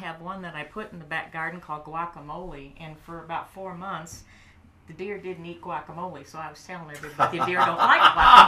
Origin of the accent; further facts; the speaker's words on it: United States; accent: Yankee; And I thought, oh my goodness, my Yankee accent has come out or something.